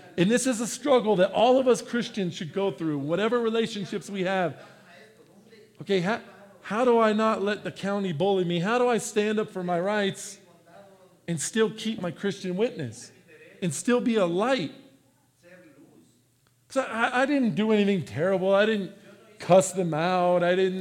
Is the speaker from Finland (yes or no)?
no; United States; And I'm an American. Don't trample my rights.